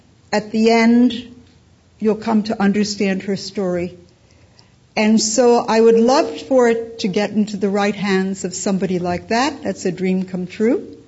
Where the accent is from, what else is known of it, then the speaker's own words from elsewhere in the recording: New York, United States; I am a New Yorker. You could probably tell by my little twang in my voice. And, of course, New York kids get sent away to camp or they go away to a summer house. And that was my childhood growing up.